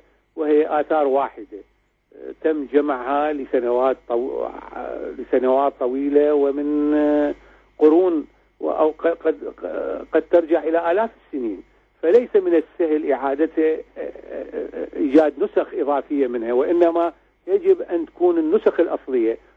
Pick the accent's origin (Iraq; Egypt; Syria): Iraq; استخدمت الجنسية العراقية لإثبات كوني أنا عراقي